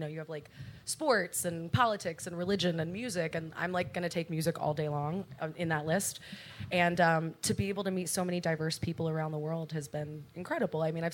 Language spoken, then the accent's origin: English; New York City, New York, United States; Growing up in New York City, going to the Performing Arts High School was amazing